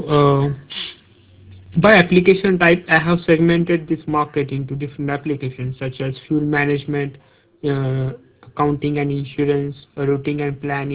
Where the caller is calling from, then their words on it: India; I'm calling from India.